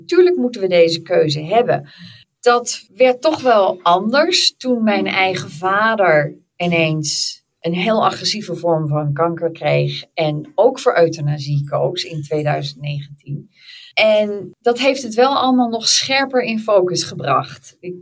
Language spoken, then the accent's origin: Dutch; Netherlands; accent: Dutch; ik ben al zo lang hier dat mijn Nederlandse accent is bijna weg.